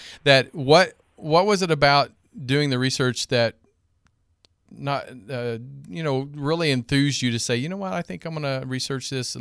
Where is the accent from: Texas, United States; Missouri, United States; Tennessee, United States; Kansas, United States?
Kansas, United States; Grenola; because I'm from Kansas originally, Granola, Kansas, real small town in Kansas